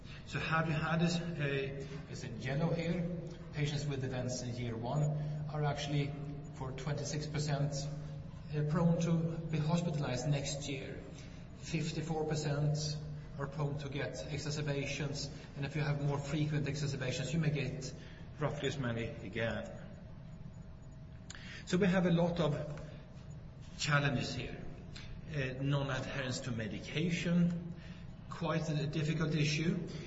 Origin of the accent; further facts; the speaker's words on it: Umeå, Västerbotten County, Sweden; English is a second language; My hometown, Umeå, here is currently the European capital of culture this year